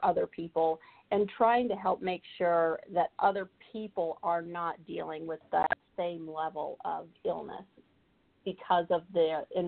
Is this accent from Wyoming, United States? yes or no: yes; Jackson Hole, Wyoming, United States; I grew up in Jackson Hole, Wyoming, which, as I'm sure you know, is one of the most amazing, beautiful places on earth.